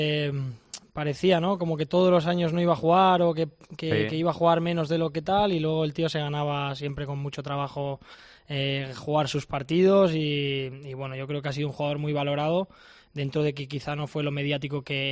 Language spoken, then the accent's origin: Spanish; Valencia, Valencian Community, Spain; Yo cuando estaba en Valencia, sobre todo en mi infancia